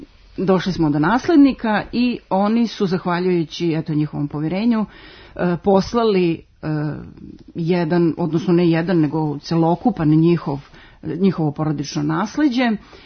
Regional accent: Serbia; Kod nas u Srbiji kvintet je izveden

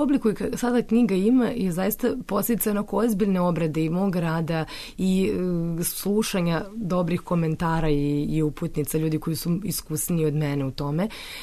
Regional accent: Belgrade, Serbia; Ja sam inače sa Vukovog spomenika, koji onako isto važi za neki opasan kraj u to vreme

